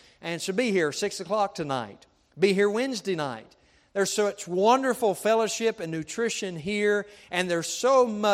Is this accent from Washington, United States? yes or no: no; Jumping Branch, West Virginia, United States; As a young boy, I grew up in Jumping Branch, West Virginia. And in Summers County, we have one red light.